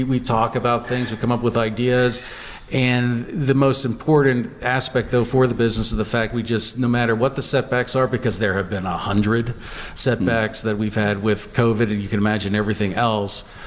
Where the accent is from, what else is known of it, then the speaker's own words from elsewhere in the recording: Johnstown, Pennsylvania, United States; born there; born in Johnstown, did my undergrad at Penn State, did graduate work, neuroscience at UCLA.